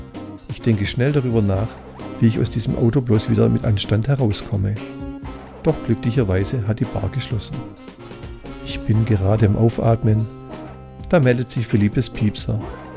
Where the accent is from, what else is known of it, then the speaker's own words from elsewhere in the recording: Baden-Württemberg, Germany; Irgendeine Spezialität aus meiner Heimat. Er würde mir alles einkaufen, was ich dazu benötige. Schwäbische Maultaschen bekomme ich leider nicht hin.